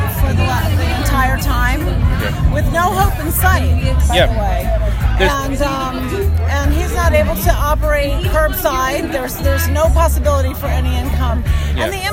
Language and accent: English; Neptune City, New Jersey, United States; Neptune City.